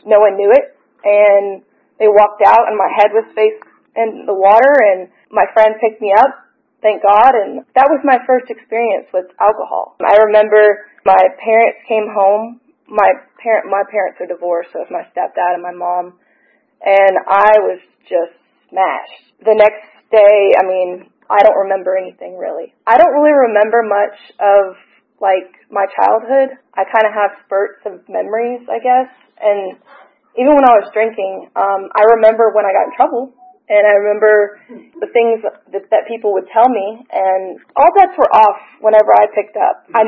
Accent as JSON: {"language": "English", "region": "Georgia", "country": "United States", "tie": "born or raised there", "also_born_or_lived": "Seattle", "said": "So I grew up with a big family, and I moved down to Georgia when I was about 9"}